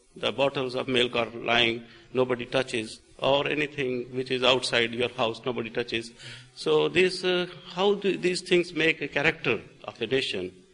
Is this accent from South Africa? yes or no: no; Pakistan; born there; moved away; also born or lived in East Africa; I was born in Pakistan, went to East Africa, lived there for 24 years